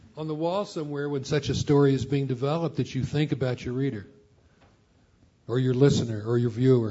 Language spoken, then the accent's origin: English; Missouri, United States; I'm from Missouri, about 100 yards from Kansas, but I don't live in Kansas.